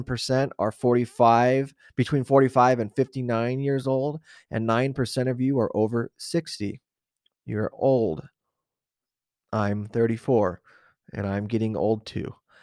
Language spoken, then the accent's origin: English; Safford, Arizona, United States; only 9% live in Safford, my hometown.